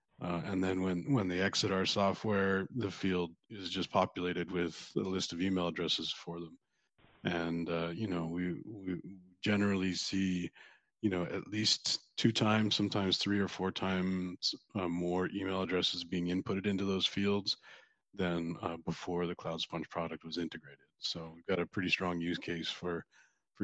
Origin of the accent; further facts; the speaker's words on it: Calgary, Alberta, Canada; So I'm obviously originally from Calgary.